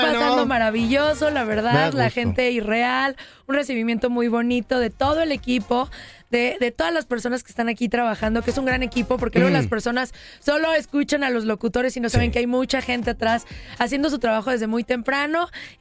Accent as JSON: {"language": "Spanish", "region": "Mexico City", "country": "Mexico", "tie": "born or raised there", "also_born_or_lived": "Monterrey, Mexico / Reynosa, Mexico", "said": "Viví también en Monterrey, viví en Reynosa, estudié en la Ciudad de México."}